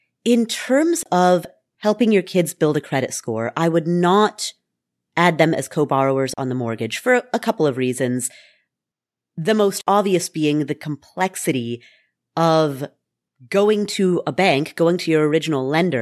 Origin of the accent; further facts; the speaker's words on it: Nepal; I'm Nepali.